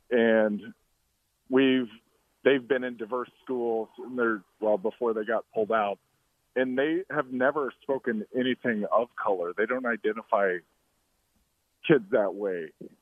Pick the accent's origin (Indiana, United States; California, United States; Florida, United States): Indiana, United States; Indianapolis; I was a huge Pacers fan growing up in Indianapolis